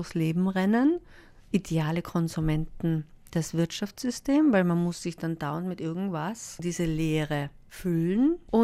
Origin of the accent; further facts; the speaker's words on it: Tyrol, Austria; also born or lived in Vienna; Also ist es so, ich bin Tirolerin und habe dann 20 Jahre in Wien gelebt.